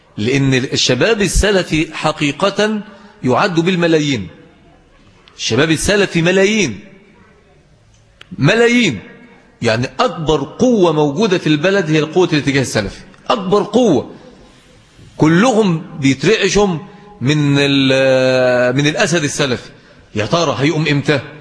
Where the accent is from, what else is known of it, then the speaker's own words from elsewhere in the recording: Mansoura, Dakahlia, Egypt; المقابر عندنا في المنصورة في منطقة اسمها العسوي